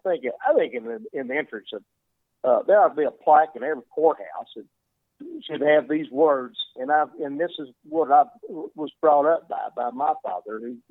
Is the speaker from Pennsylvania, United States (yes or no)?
no; Silsbee, Texas, United States; So I've got a place called Point Blank, and I'm from Silsby, Hardin County, and so I'm familiar with a lot of East Texas